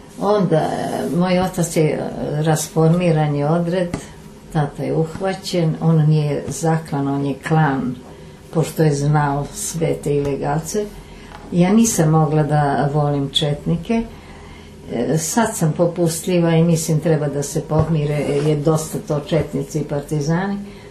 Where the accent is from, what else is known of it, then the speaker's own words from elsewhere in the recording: Belgrade, Serbia; Mi smo izbjegli u Obrenovac i Obrenovac nas je jako lepo primio i ja volim prosto njih kao moj rodni grad, kao Beograd.